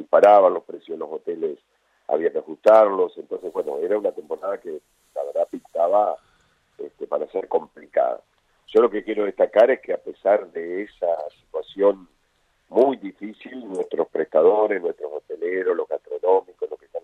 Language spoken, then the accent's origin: Spanish; Concepción del Uruguay, Entre Ríos, Argentina; soy oriundo de Concepción del Uruguay, estoy en contacto con mi ciudad, por supuesto